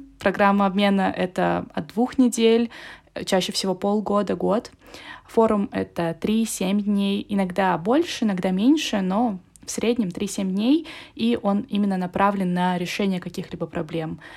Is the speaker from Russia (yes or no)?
yes; Kamchatka Krai, Russia; now in Nizhny Novgorod, Russia; как ты уже сказала. Я родилась на Камчатке и жила там долгое время. Сейчас живу в Нижнем Новгороде